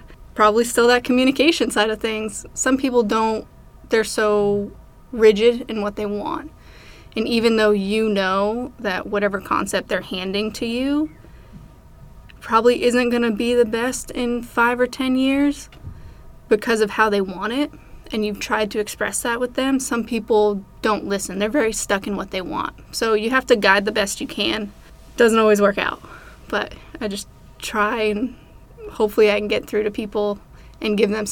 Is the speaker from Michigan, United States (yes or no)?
no; Rhode Island, United States; also born or lived in California; now in Hot Springs, United States; So I'm not technically from California. I moved here from California. I was there for the last 6 years, but I'm from Rhode Island.